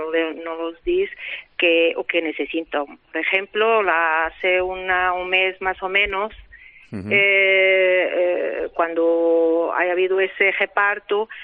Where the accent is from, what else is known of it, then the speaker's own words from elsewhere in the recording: Porto, Norte, Portugal; Spanish is a second language; now in Salamanca, Spain; Yo soy de Oporto. Soy de Portugal, de Oporto, uh-huh. Y estoy en Salamanca hace unos 6 años.